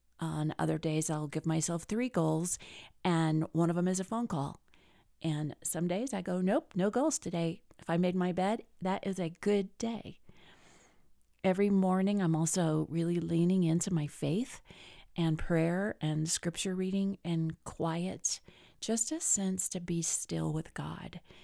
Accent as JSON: {"language": "English", "region": "Colorado", "country": "United States", "said": "from Colorado."}